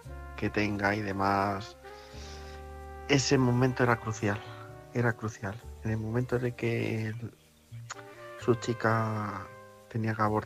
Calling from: Getafe, Community of Madrid, Spain; corresponsal de Getafe.

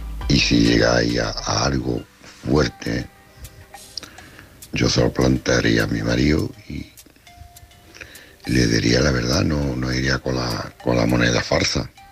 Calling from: Cádiz, Andalusia, Spain

